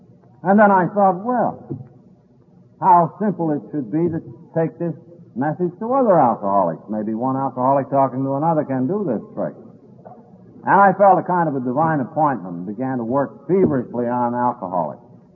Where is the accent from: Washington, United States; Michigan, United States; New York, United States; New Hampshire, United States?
New York, United States; I was a drunk from New York looking for drunks to work on.